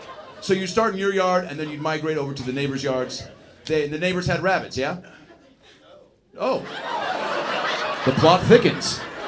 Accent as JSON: {"language": "English", "town": "Seattle", "region": "Washington", "country": "United States", "said": "Like, I'm from Seattle. Like, I don't know if I have an accent or not, but like, you fucking, we're all where we're from."}